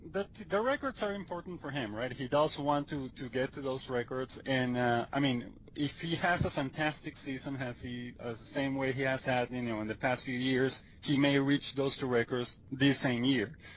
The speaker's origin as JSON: {"language": "English", "country": "Venezuela", "second_language": "English", "said": "because obviously I'm from Venezuela, and I used to do it for some newspapers and magazines in Venezuela"}